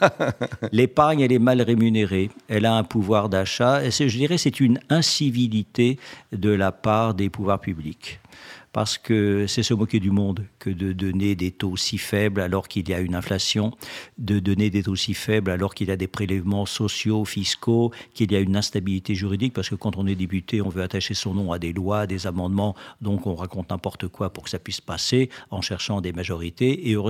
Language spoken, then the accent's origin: French; Grand Est, France; Et moi, je suis alsacien, donc je n'ai pas de qualité particulière.